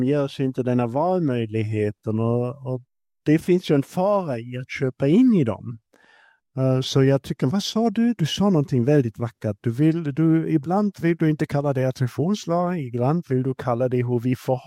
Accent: Germany; Swedish is a second language; now in Sweden; jag blev uppfostrad att skämmas att vara tysk, så det var ju pinsamt. Jag är född i Tyskland, ett land som har gjort krig

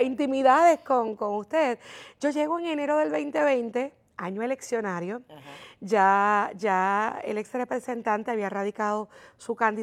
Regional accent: Aguadilla, Puerto Rico; Yo nací en Aguadilla. Yo me crié en Aguadilla. Yo estudié en Aguadilla. Yo me gradué en Aguadilla, recinto universitario Mayagüez. Yo estudié Derecho en Aguadilla.

